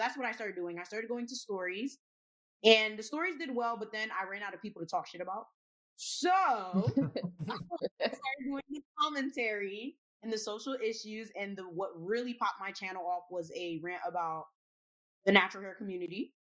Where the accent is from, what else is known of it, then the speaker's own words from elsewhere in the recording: New Jersey, United States; also born or lived in Bay Shore; Yeah, so I grew up in Jersey. I was born in Long Island. I was born in like the Bayshore area.